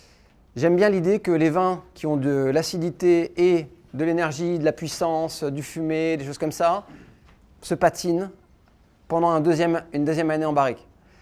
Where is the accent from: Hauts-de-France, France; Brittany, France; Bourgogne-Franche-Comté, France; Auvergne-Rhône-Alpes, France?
Bourgogne-Franche-Comté, France; je suis né dans les années 80 et que j'ai grandi en Bourgogne, donc mon palais est plutôt de latitude nord.